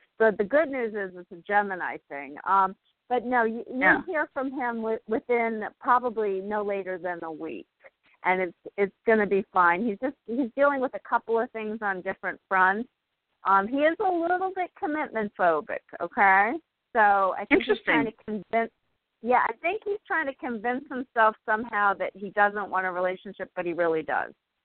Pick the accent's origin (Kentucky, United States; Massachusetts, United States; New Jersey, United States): Massachusetts, United States; I'm from Massachusetts originally.